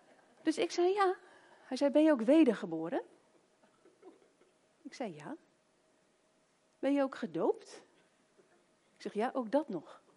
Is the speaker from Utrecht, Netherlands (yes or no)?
yes; Woerden, Utrecht, Netherlands; Ik kom uit Woerden.